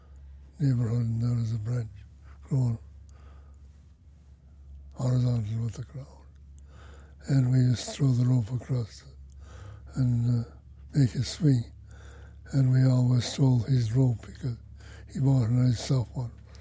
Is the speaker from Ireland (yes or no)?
yes; Ireland; I grew up in Ireland.